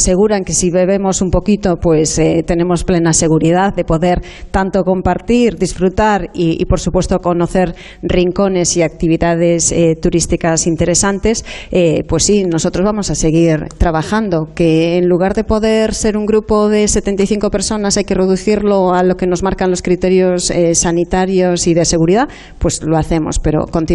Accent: Galicia, Spain; somos gallegos y yo creo que los gallegos, está mal que lo diga

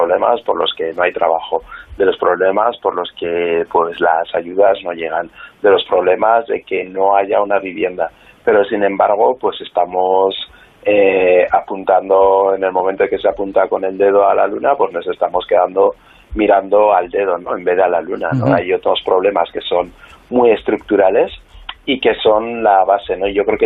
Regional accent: Huesca, Aragon, Spain; born there; ni siquiera hace falta que seas migrante con ser una persona negra, como es mi caso, ya que yo nací en Huesca

